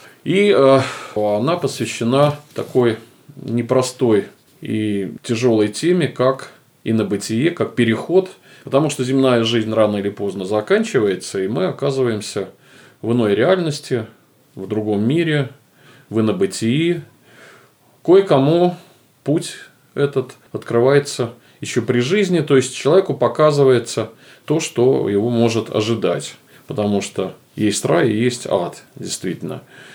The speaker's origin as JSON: {"language": "Russian", "town": "Obninsk", "region": "Kaluga Oblast", "country": "Russia", "tie": "born or raised there", "said": "Разговор наш происходит в Обнинске, в моем родном городе, где я достаточно много лет прожил, где моя матушка, слава богу, еще живет. Город науки, город, находящийся недалеко от Москвы, где более 20 научных институтов"}